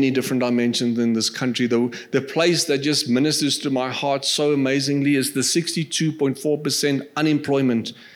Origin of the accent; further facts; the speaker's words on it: South Africa; And now as an African, as a South African